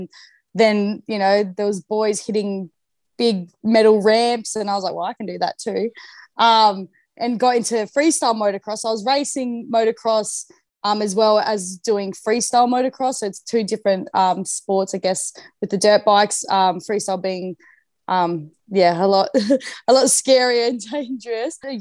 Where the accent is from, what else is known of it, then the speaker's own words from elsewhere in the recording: Barmera, South Australia, Australia; we grew up in the Riverland, so Barmera, South Australia. So it's a rural area out in the country on a vineyard.